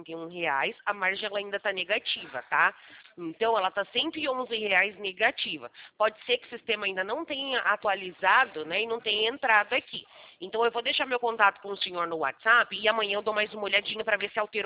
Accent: São Paulo, Brazil; Eu sou de São Paulo

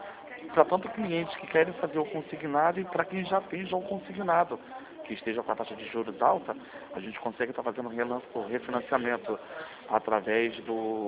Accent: Rio de Janeiro, Brazil; Eu sou aqui do bairro de Madureira.

